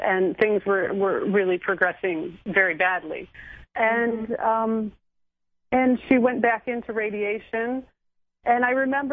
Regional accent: Michigan, United States; I grew up in Michigan, in Southeast Michigan. You know, that's where my friend Eileen and I, we rode our bikes all over that area and, as kids.

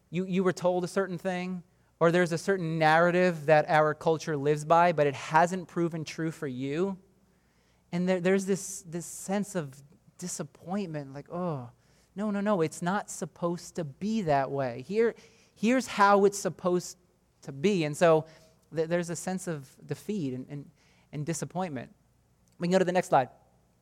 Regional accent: United States; Growing up in America, we're told you are all winners.

